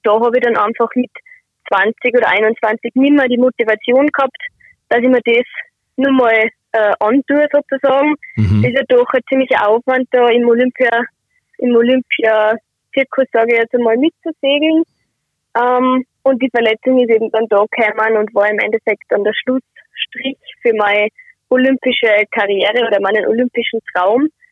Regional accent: Austria; ich bin am Wolfgangsee aufgewachsen. Das ist wirklich direkt neben dem Yachtclub eigentlich.

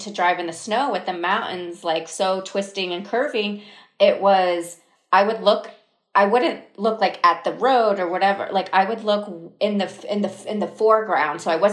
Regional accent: Florida, United States; I'm from Florida. I had only seen snow twice.

